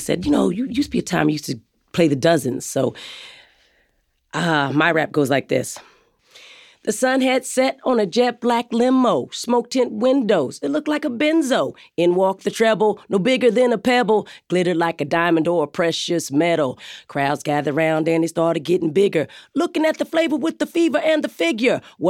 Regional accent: Arizona, United States; But I'm a person from Arizona. I grew up in the wild, so it didn't seem so weird to me to ignore the furniture and to ignore the grammar and the periods and the commas.

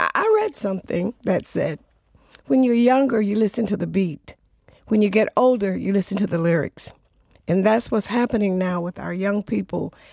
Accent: Alabama, United States; born there; I was born in Alabama. We had no music. We'd sit on our porch at night and she would read us the Bible.

